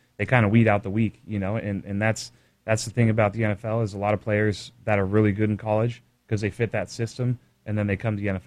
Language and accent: English; Napa, California, United States; For me, I grew up in Napa, went to school in Berkeley, which is only a half hour away.